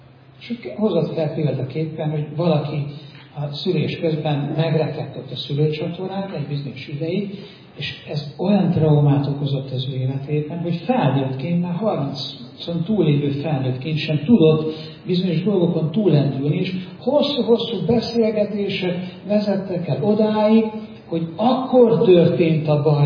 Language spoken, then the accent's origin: Hungarian; Szabolcs-Szatmár-Bereg, Hungary; én Szatmárban születtem, még keletebben, még kisebb helyen, itt a megmaradt magyarországi Csonka Szatmárban nőttem fel